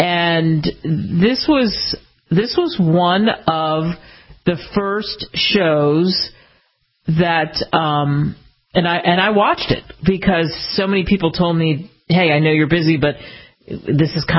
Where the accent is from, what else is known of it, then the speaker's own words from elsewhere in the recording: United States; why I love being an American and love having had the ability in my life to live in every single what I call quadrant of the United States